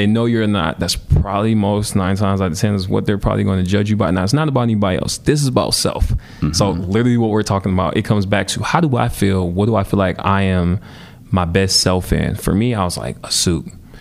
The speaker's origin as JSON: {"language": "English", "town": "Milwaukee", "region": "Wisconsin", "country": "United States", "tie": "born or raised there", "said": "that's something that I've realized in growing up in Milwaukee"}